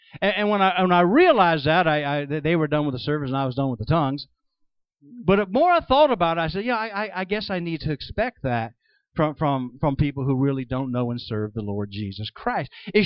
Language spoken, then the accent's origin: English; Middletown, New York, United States; We traveled not too far from here, an hour and a half, hour and 40 minutes, to my hometown of Middletown, New York.